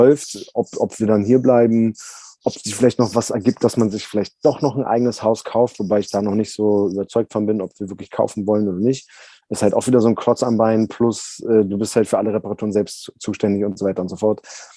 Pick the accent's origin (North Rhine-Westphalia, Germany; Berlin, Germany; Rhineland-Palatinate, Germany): Berlin, Germany; ich bin ja Berliner, also ich bin in Berlin aufgewachsen und hab noch nie was anderes gesehen, sage ich mal so.